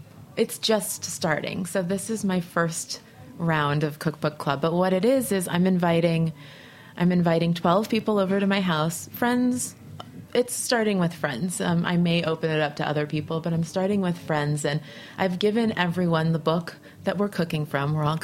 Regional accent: Los Angeles, California, United States; also born or lived in Vermont / Miami / Seattle; now in New Orleans, United States; I grew up in Los Angeles. I like living in different parts of the country and seeing the perspective of a resident and not just a visitor.

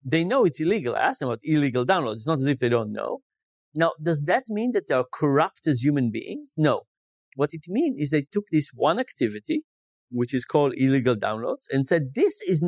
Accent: Israel; I grew up in Israel.

